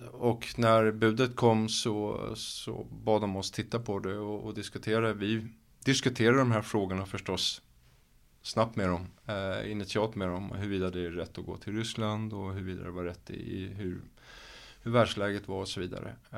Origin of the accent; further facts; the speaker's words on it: Lidingö, Stockholm County, Sweden; Jag kommer från Lidingö från början, så att jag har ingen direkt koppling till Söder eller Södermalm och så